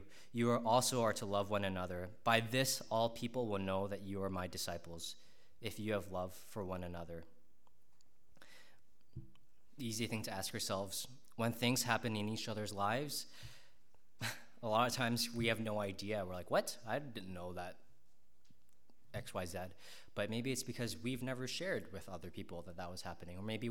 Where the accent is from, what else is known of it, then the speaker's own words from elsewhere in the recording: Richmond Hill, Ontario, Canada; some of you guys knew I grew up in Richmond Hill, and my family was we didn't have a lot of money.